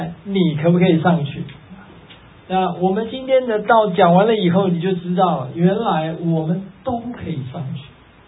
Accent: Taiwan; 我们台湾话叫做好康哎哈

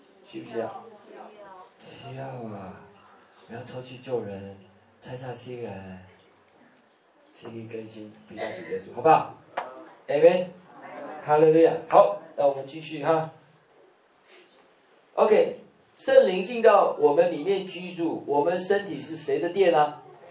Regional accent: Shandong, China; 我们山东人说我们很粗犷，我们也很温柔

